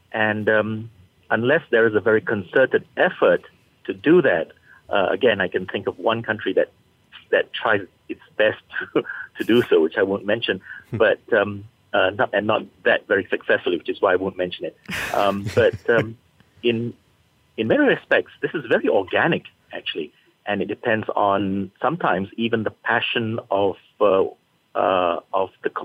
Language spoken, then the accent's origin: English; Malaysia; I'm from Malaysia